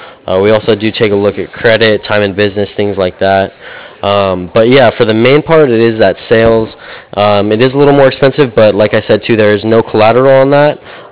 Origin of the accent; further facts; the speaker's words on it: Boise, Idaho, United States; I'm from Boise, Idaho, and I know BSU's up there this weekend.